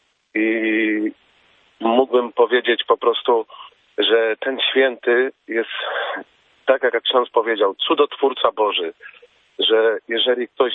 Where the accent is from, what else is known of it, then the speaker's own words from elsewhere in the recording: Rytro, Lesser Poland, Poland; jestem z Rytra koło Starego Sącza, a w tej chwili jestem w pracy koło Wrocławia.